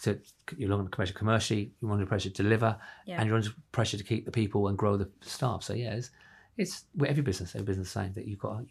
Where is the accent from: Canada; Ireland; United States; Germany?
Ireland; now in London, United Kingdom; I came from Ireland into London.